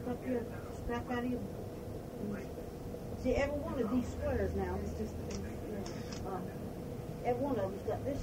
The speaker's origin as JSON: {"language": "English", "region": "Florida", "country": "United States", "tie": "born or raised there", "said": "No, ma'am. I was born over in Dixie County and raised in Swan County. And we left Swan County in 24."}